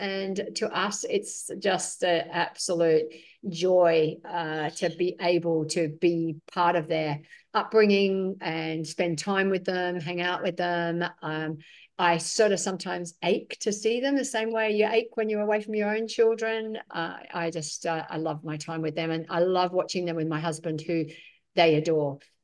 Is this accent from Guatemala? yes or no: no; England, United Kingdom; moved away as an adult; also born or lived in New Zealand; now in Australia; My backstory is I come from England. At the tender age of 18, I decided to move right across the other side of the world because I'd met my husband Neil, who was from New Zealand, and I moved to New Zealand, and then a few years later we moved to Australia.